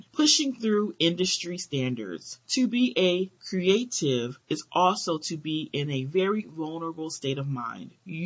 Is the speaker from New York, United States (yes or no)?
yes; Queens, New York, United States; I'm from Queens, a New York native, and we have this organic hustle when we're used to starting from the ground up.